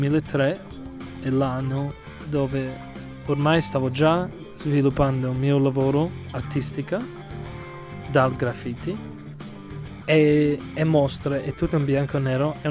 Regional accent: United States; Italian is a second language; now in Italy; sono un americano che ha vissuto solo 5 anni in America.

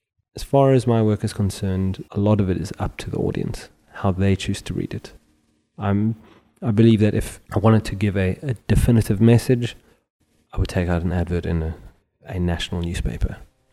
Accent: South Africa; my experience growing up in South Africa. As a white male growing up in South Africa

